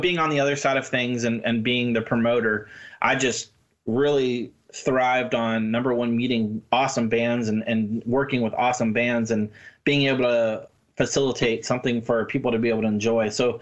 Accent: Tampa, Florida, United States; born there; I was born in Tampa.

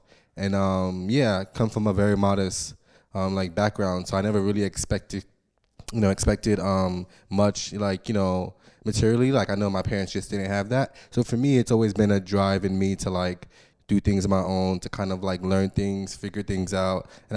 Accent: Brooklyn, New York, United States; Like you said, I'm Haitian descent, and like growing up in Brooklyn, I've always kind of it was always a thing to like run away to the city.

